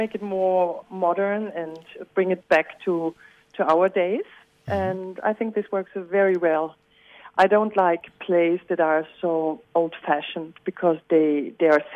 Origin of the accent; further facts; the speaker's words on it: Vienna, Austria; accent: Viennese; English is a second language; As you can hear by my accent, I am a Viennese woman, and I went to university in Vienna, and I grew up in Vienna, and my father is Australian